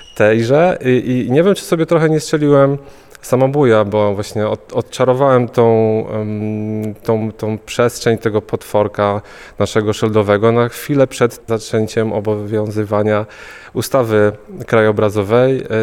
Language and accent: Polish; Silesian Voivodeship, Poland; No ja jestem skromnym chłopakiem ze Śląska, który przyjechał tutaj przez Bielsko